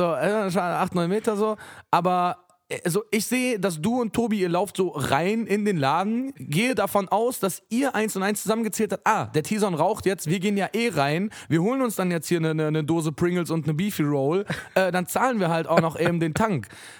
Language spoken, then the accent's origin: German; Berlin, Germany; born there; Ja, ich bin ja halb Slowene, aber ich bin in Berlin geboren, Bruder. So, mein Opa ist aber Slowene.